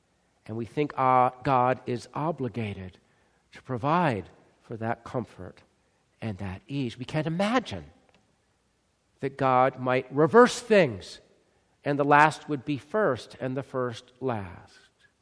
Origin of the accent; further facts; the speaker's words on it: United States; it's very easy for me as an American to think